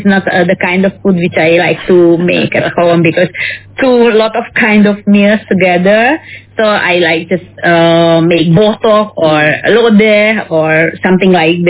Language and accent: English; Hungary; English is a second language; Okay, I'm from Hungary, and Hungary is a very, very small country with only population of 10 million.